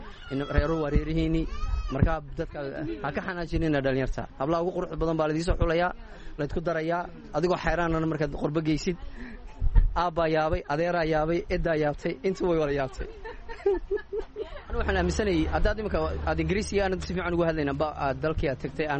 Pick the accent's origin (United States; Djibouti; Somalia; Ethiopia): Djibouti; now in London, United Kingdom; Anu imika 8 sano waxaan joogaa London, Jabuuti aan ku koray, ku dhashay